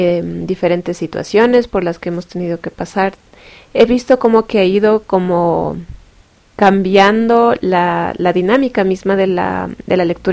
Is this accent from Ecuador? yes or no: yes; Ecuador; En mi caso, nosotros somos en Ecuador. Somos de Ecuador.